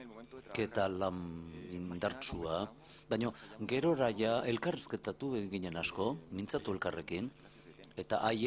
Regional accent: Córdoba, Argentina; Kordobatik nator, Argentinatik.

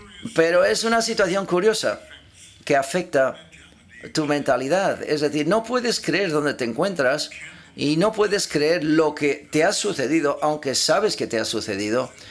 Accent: Miami, Florida, United States; Soy de Miami, así que te entiendo. Es una mezcla hispánica.

